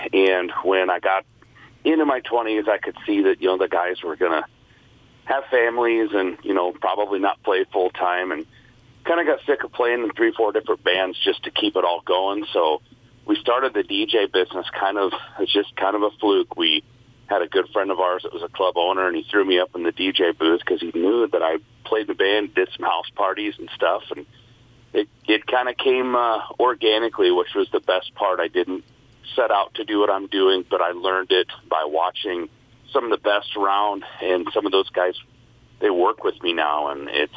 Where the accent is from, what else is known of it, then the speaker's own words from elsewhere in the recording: Fort Dodge, Iowa, United States; I born and raised in Fort Dodge, went to Catholic school down there. Moved around a little bit when I was a kid. They came back to Fort Dodge